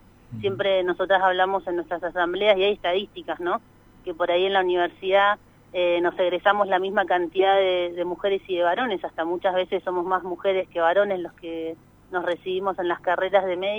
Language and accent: Spanish; Neuquén, Argentina; Yo soy de Neuquén, pero fui a trabajar a Buenos Aires. Uh-huh. Y hace 6 años volví a Neuquén